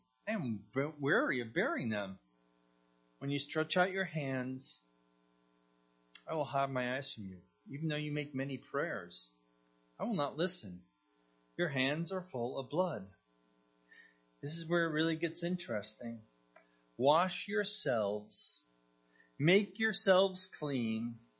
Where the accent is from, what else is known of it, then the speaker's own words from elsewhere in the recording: New Jersey, United States; So I'm from New Jersey, so I can make fun of New Jersey. No one else can.